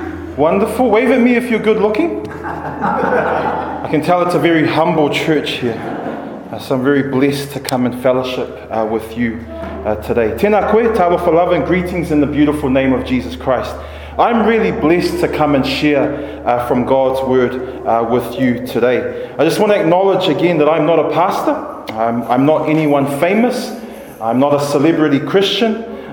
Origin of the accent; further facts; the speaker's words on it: Auckland, New Zealand; When we grew up in South Auckland, we had a picture like this on nearly every wall in our house. And I grew up very religious in a Presbyterian church in South Auckland.